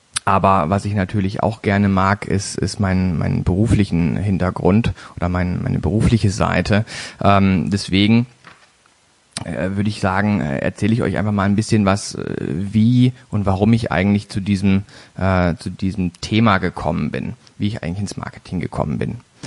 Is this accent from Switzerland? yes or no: no; Baden-Baden, Baden-Württemberg, Germany; born there; geboren 31.01.1985 in Baden-Baden, einem kleinen Dorf in der Nähe von Baden-Baden, und zwar komme ich also somit aus dem Süden Deutschlands.